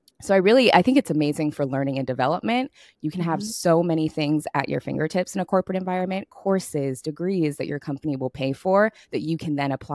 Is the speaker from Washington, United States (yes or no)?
yes; Seattle, Washington, United States; now in Los Angeles, United States; So I've been a West Coast girl my whole life. I was born and raised in Seattle. I moved to LA in 2019